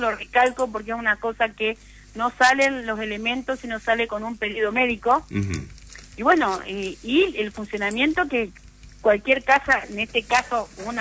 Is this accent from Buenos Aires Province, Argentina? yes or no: no; Paraná, Entre Ríos, Argentina; somos de acá de Paraná